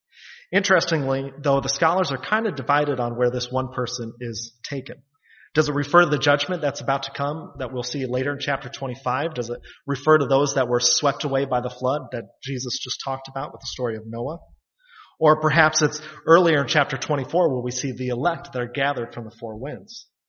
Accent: Iowa, United States; When I was younger, I grew up in the Promised Land. That's Iowa, if you didn't know.

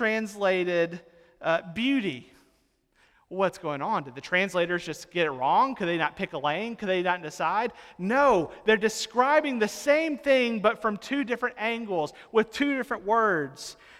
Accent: Mississippi, United States; And I grew up in Mississippi, so there's not that many hills.

